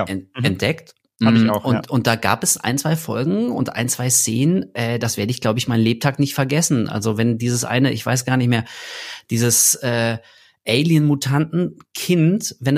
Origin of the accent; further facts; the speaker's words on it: Berlin, Germany; ich bin in Berlin groß geworden. Ich habe in Berlin gewohnt, da in der Zeitspanne von 6 bis 16.